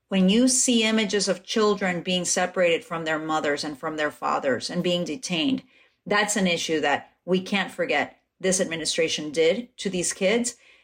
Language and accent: English; Ecuador; now in United States; I'm an immigrant, I came from Ecuador.